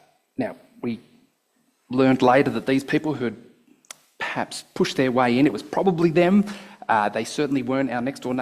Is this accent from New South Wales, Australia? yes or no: yes; Sydney, New South Wales, Australia; So it was just part of normal living in Sydney. I grew up in Sydney as a child.